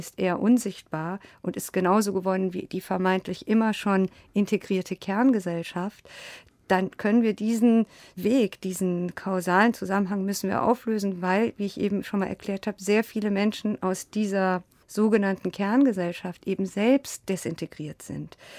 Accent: Boppard, Rhineland-Palatinate, Germany; born there; Ich komme aus Iran und ich bin in Deutschland geboren, in Boppard am Rhein und meine Mutter ist Deutsche.

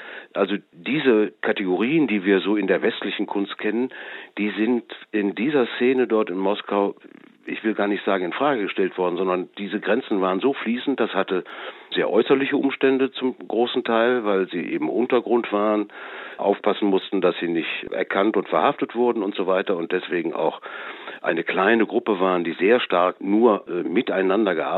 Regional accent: Cologne, North Rhine-Westphalia, Germany; Ich selber bin ja aus Köln, dort habe ich ihn kennengelernt.

